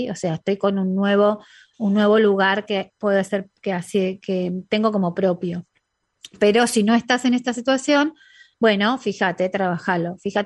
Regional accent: Argentina; Mis hermanos y yo crecimos en Argentina.

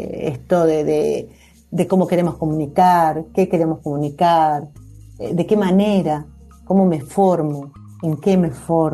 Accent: Buenos Aires, Argentina; como porteña que soy

